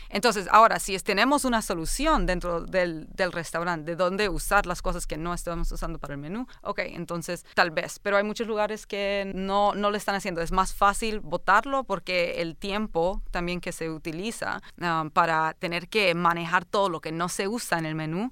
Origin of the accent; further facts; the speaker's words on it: Honduras; now in Philadelphia, United States; Yo vengo de Honduras, yo me crié en una finca, me crié con una mamá que siempre hacía todo hecho en casa, todo fresco.